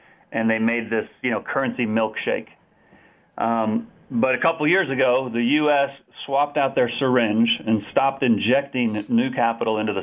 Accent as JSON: {"language": "English", "region": "Nebraska", "country": "United States", "tie": "born or raised there", "said": "I can remember being a little kid when I grew up in Nebraska"}